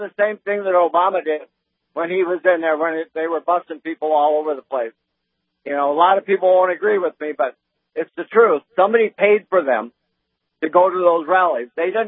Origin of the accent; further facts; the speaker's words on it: Hettinger, North Dakota, United States; I'm an old North Dakota boy. I grew up in North Dakota down in Hettinger and Haines, and I managed down in Bowman, North Dakota for a few years.